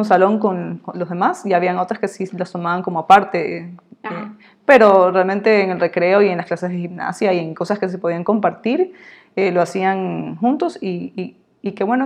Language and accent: Spanish; Ecuador; Yo crecí en un colegio en Ecuador